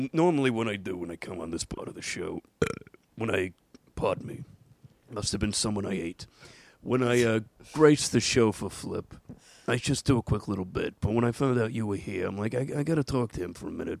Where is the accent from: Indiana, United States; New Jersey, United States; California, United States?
New Jersey, United States; Atlantic City; We have a very interesting past because I come from Atlantic City.